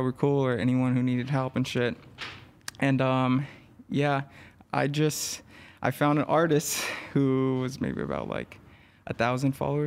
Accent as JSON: {"language": "English", "town": "Los Angeles", "region": "California", "country": "United States", "tie": "born or raised there", "said": "No. So I grew up in East LA."}